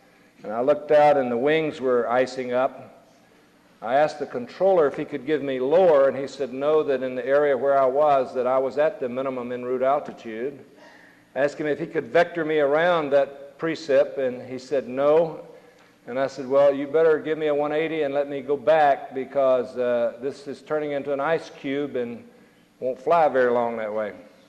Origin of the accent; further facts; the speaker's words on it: St. Louis, Missouri, United States; from St. Louis and I'm stranded in your town.